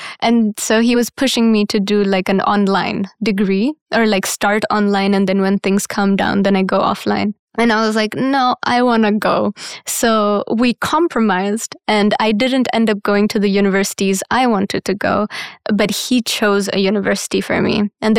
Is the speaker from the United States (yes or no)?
no; Rwanda; Yeah. Growing up in Rwanda, that's one of the classes that I took.